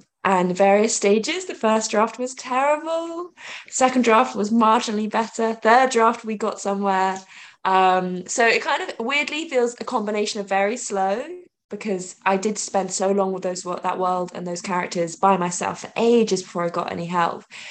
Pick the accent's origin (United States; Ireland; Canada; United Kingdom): United Kingdom; South West England; now in London, United Kingdom; I'm from London, England. Well, I live in London, England. I'm from Dorset, England.